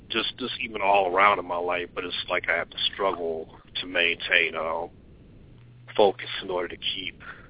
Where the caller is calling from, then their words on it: Detroit, Michigan, United States; I'm calling from Detroit, Michigan.